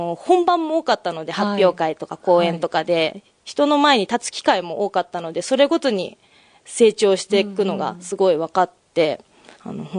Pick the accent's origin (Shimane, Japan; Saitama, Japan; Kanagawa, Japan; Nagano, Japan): Kanagawa, Japan; Yokohama; 横浜生まれ、横浜育ち